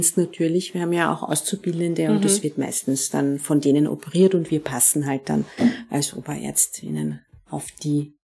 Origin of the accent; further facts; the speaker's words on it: Lower Austria, Austria; now in Vienna, Austria; Also ich bin zwar in Niederösterreich geboren und aufgewachsen, aber ich würde Wien schon als mein Zuhause bezeichnen, ja.